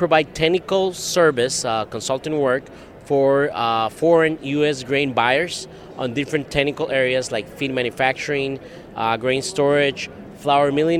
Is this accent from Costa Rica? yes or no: yes; Costa Rica; I'm originally from Costa Rica. I come from a farm background, swine farm, beef cattle, and a small feed mill.